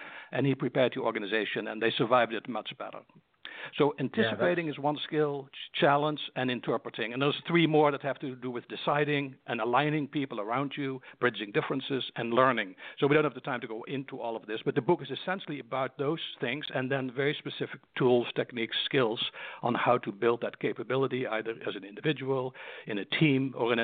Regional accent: Netherlands; English is a second language; moved away as an adult; now in United States; So I'm from the Netherlands, in case people wonder about my accent, and I came to this country, this great country, the United States, at age 20.

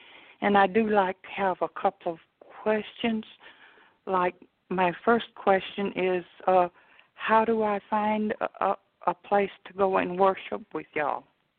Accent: Wagoner, Oklahoma, United States; I'm from Wagoner, Oklahoma.

